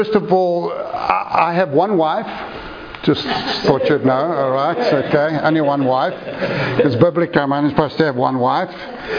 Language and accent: English; South Africa; moved away as an adult; now in United States; We moved to America in 2003, as I said. We grew up in South Africa.